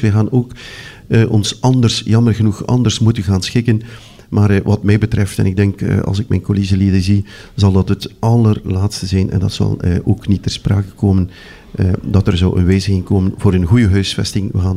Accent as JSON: {"language": "Dutch", "town": "Deinze", "region": "East Flanders", "country": "Belgium", "tie": "born or raised there", "said": "Ik ben opgegroeid in Deinze."}